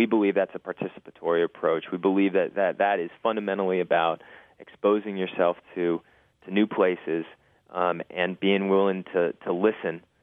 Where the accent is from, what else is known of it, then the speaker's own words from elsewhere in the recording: Rhode Island, United States; I was a very young boy at the time, and I grew up in Rhode Island